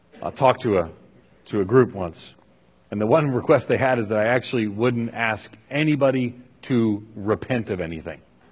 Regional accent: New York, United States; I grew up on Long Island in an Irish Catholic home, which meant the Catholic Church was the church we didn't go to on Sundays.

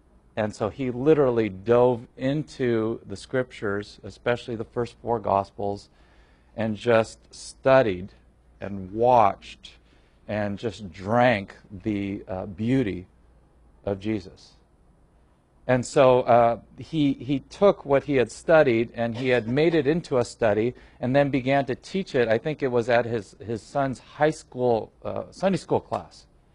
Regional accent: California, United States; I'm from Southern California, and I said, "This is how they do parking brakes in Ohio."

